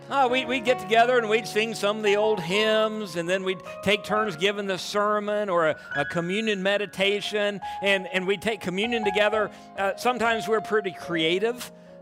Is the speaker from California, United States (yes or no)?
no; Buckhart, Illinois, United States; I grew up right outside of Rochester, Illinois, just down the road here, a little place called Buckhart.